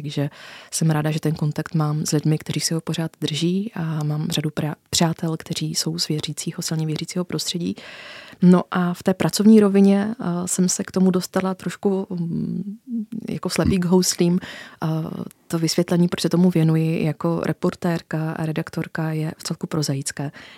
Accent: Slovácko, Czechia; Já jsem vyrostla na Slovácku, což je jedna z nejvíce religiózních oblastí v Česku

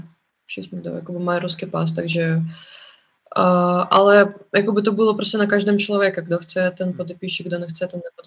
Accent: Russia; Czech is a second language; i když jsme z Ruska

